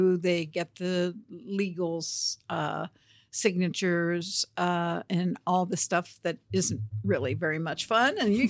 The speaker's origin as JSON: {"language": "English", "town": "Jefferson City", "region": "Missouri", "country": "United States", "tie": "born or raised there", "said": "Well, I grew up in Jefferson City."}